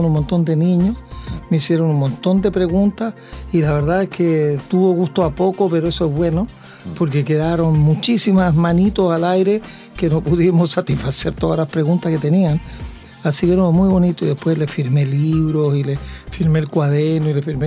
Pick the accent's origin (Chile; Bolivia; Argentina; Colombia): Chile; Parral, Maule; now in Santiago, Chile; yo me crié en Parral, he vivido en Santiago todo el resto de mi vida, pero es mi ciudad